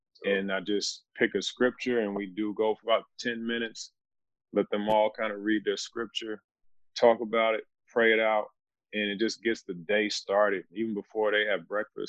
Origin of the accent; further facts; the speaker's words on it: Louisville, Kentucky, United States; But growing up in Louisville, you know, it's kind of a cultural thing where faith is just kind of, it was kind of part of our pattern.